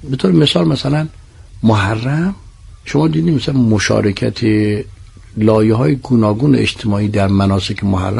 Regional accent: Tabriz, East Azerbaijan, Iran; now in Tehran, Iran; من از تبریز اومدم،

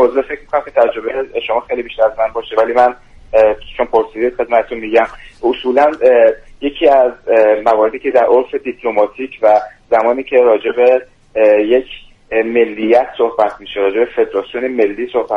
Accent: Iran; من به عنوان یک ایرانی اصلا چنین رویه‌ای رو نمی‌پذیرم

